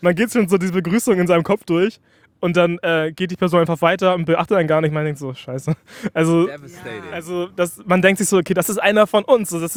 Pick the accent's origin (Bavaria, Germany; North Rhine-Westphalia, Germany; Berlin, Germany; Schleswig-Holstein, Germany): Schleswig-Holstein, Germany; Kiel; ich bin teils, also in der Stadt aufgewachsen, in Kiel, aber auch auf dem Dorf, bei Kiel und war halt voll im Dorfleben dabei.